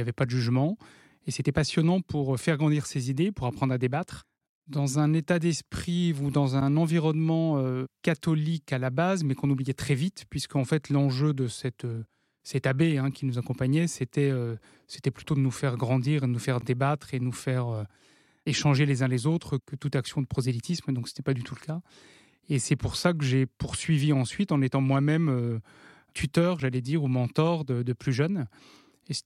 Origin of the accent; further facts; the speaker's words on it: Dijon, Bourgogne-Franche-Comté, France; Je suis né à Dijon, où j'ai passé 19 ans. Je suis issu d'un milieu modeste, de parents employés dans la fonction publique, et dans un environnement qui était plutôt un environnement urbain, proche de banlieue.